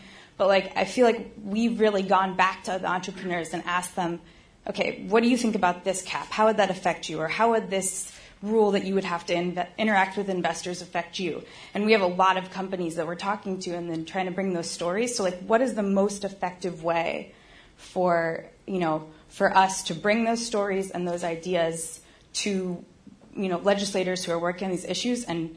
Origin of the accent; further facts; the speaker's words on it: Durham, North Carolina, United States; from Durham, North Carolina.